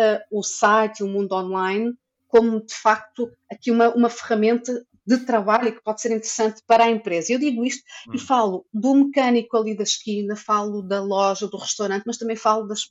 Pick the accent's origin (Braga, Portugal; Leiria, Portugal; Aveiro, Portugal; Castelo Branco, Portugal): Aveiro, Portugal; now in Maia, Portugal; eu estou a viver na Maia, mas eu sou de Aveiro. Eu, quando vim de Aveiro para a Maia